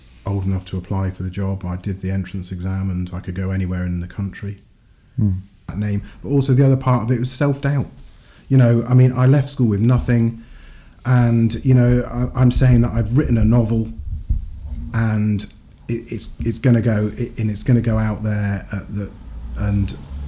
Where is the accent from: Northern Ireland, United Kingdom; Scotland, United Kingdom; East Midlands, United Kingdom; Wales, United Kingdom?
East Midlands, United Kingdom; Nottingham; also born or lived in Italy; So I was born in Italy, and then we travelled abroad, various different places, and then settled mainly in Nottingham.